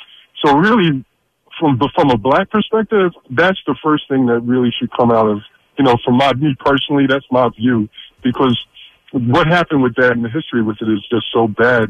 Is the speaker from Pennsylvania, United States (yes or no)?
yes; Philadelphia, Pennsylvania, United States; I'm a black person from, I grew up in West Mount Airy, and we had a very integrated neighborhood in the 70s and 80s